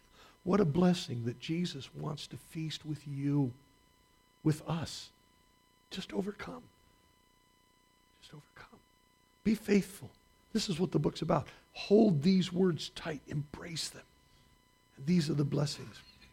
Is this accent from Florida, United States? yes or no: no; California, United States; Now, we are from the Georgetown Divide